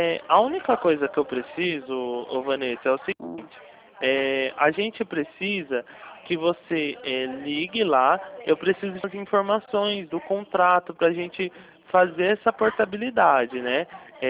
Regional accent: São Paulo, Brazil; eu sou do interior de São Paulo, tá?

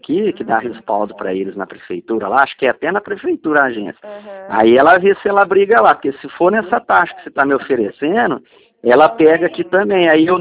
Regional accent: Barretos, São Paulo, Brazil; Aí eu fui aqui em Barretos, que eu sou de Barretos, né?

